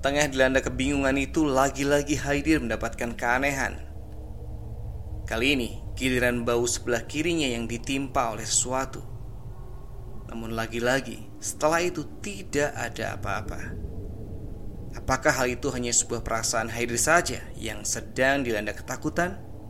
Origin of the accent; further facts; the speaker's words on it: Batam, Riau Islands, Indonesia; Perkenalkan … Saya berasal dari kota Batam.